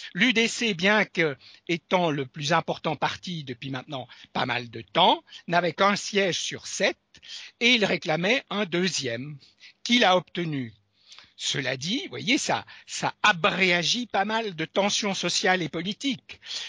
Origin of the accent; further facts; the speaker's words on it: Switzerland; aussi bien en France que chez nous en Suisse